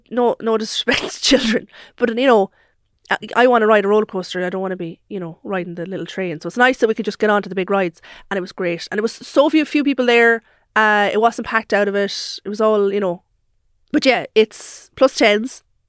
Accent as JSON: {"language": "English", "country": "United States", "said": "I made a video years ago and I was like being an American going to Tato Park"}